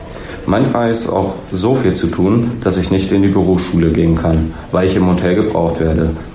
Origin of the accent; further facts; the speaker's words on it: Hesse, Germany; 19 Jahre alt, ich komme aus Mittelhessen.